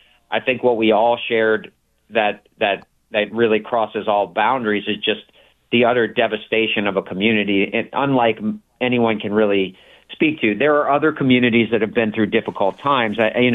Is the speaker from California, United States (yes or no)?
no; New Orleans, Louisiana, United States; And they said, "Well, where are you from?" And I said, "Oh, I'm from New Orleans."